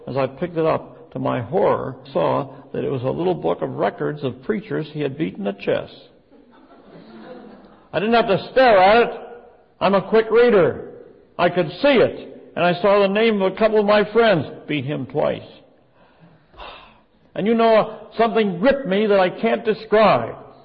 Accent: Pennsylvania, United States; I don't get very much into the big football games, but I was raised very near Pittsburgh.

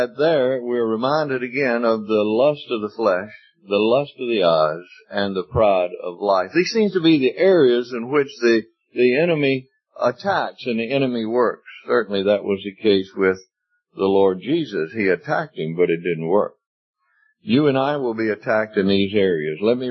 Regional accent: Mississippi, United States; And somebody says to me, now, where are you from? I say, Mississippi.

